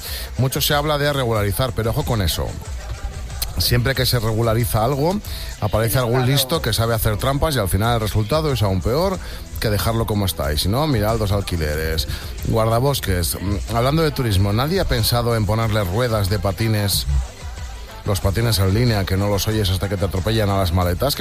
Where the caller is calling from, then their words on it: Valencia, Valencian Community, Spain; soy de Valencia, pero estoy en un pueblo que se llama Yombay.